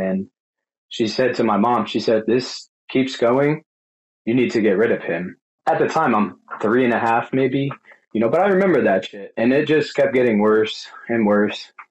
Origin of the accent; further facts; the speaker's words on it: Connecticut, United States; So I'm from Connecticut. Growing up, we lived, I would say, lower middle class.